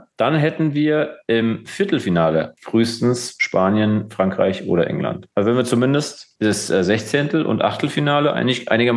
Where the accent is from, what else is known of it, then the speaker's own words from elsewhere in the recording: Austria; ich bin Österreicher.